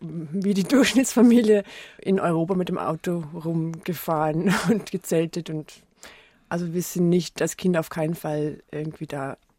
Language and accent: German; Lower Austria, Austria; Ich komme aus einem kleinen Ort in Niederösterreich, das ist eine Stunde von Wien.